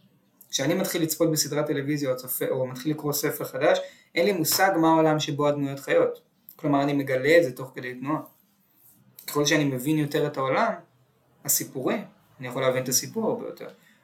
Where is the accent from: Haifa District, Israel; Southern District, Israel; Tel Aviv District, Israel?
Tel Aviv District, Israel; Tel Aviv; אני גדלתי בתל אביב, אני רואה את תל אביב כ-X.